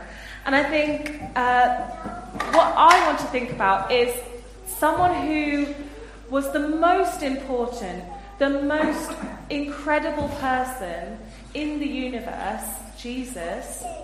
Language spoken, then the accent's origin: English; United Kingdom; as British people and as Christians, it's often really hard to allow yourself to be served.